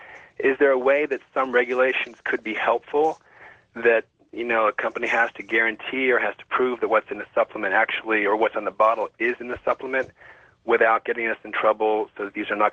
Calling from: San Diego, California, United States; I'm calling from San Diego.

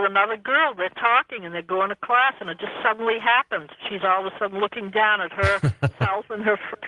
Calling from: Fitchburg, Massachusetts, United States; It's in Massachusetts. It's probably 50 miles.

